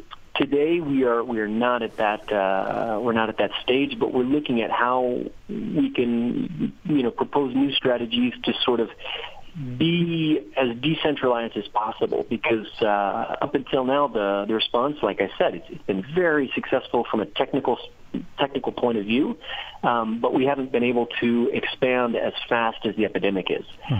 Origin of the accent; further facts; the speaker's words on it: United States; me, I'm from the United States.